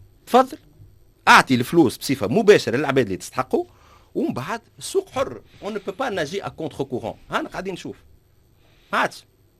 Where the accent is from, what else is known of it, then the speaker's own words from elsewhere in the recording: Sfax, Sfax Governorate, Tunisia; أنا أصلي من صفاقس.